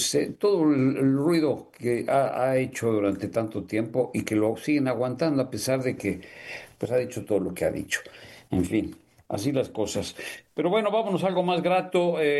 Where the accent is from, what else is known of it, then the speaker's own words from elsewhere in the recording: Mexico; Mira, aquí somos mexicanos.